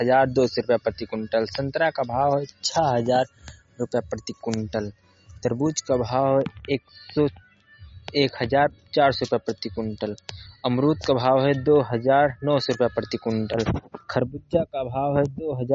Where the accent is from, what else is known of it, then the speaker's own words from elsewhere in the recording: Ambedkar Nagar, Uttar Pradesh, India; मैं स्वयं कन्नौजी अंबेडकर नगर का रहने वाला हूँ।